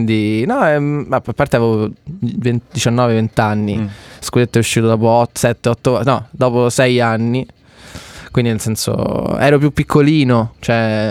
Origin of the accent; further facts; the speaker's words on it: Rome, Lazio, Italy; Chiaramente da romano il sogno più grande è fare un giorno lo Stadio Olimpico.